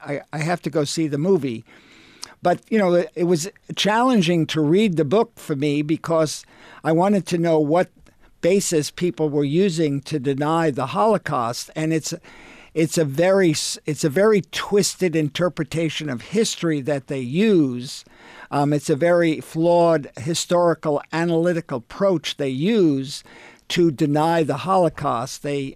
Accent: Long Island, New York, United States; moved away as an adult; also born or lived in San Francisco; now in Los Angeles, United States; Well, I grew up on Long Island and, you know, then lived in New York City for 35 years. That's during my New York City theater years. And then I moved to San Francisco 10 years ago to be close to my youngest child.

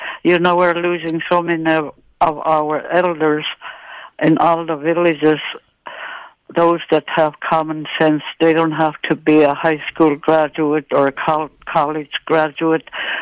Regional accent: Aniak, Alaska, United States; "I'm from Aniak."

